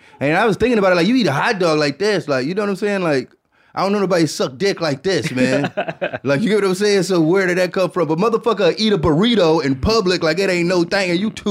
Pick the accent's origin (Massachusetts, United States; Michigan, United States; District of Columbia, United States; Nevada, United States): Michigan, United States; And I'm from Michigan, man.